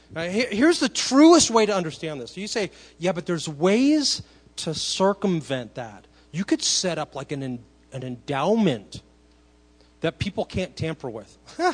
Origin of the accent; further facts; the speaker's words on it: United States; I'm grateful that I grew up in America.